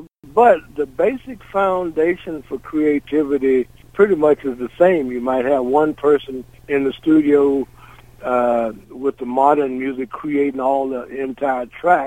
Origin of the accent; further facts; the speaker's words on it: Memphis, Tennessee, United States; really old home week because with Steve and Booker and Eddie and Sam Moore and Justin Timberlake, we're all from Memphis.